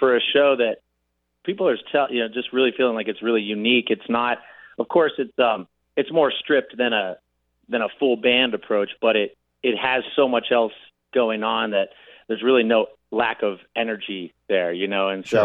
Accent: Richfield, Connecticut, United States; He popped into my hometown, Richfield, Connecticut, two nights ago and played at the Richfield Playhouse, a great venue there.

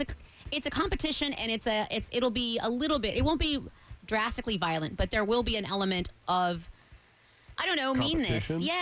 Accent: Iowa, United States; I'm from Iowa. I would kill that.

